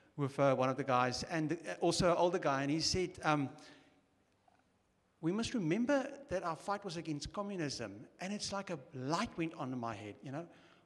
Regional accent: Durban, KwaZulu-Natal, South Africa; I'm on the wrong side of 50, so I'm a proper old South African, you know. And I grew up in Durban

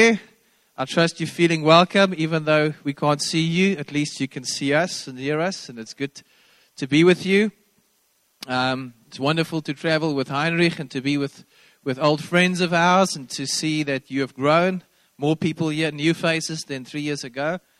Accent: Randburg, Gauteng, South Africa; also born or lived in Bloemfontein; I was born in Bloemfontein, Afrikaans, Vrystater. Hallelujah. But only for 6 years. Then I moved to Randburg with my parents 2 days before grade one

